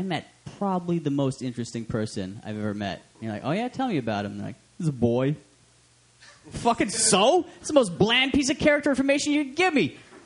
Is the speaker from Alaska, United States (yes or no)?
yes; Alaska, United States; moved away; I'm initially from Alaska. That's where I was born, in real rural Alaska, it was pretty cool.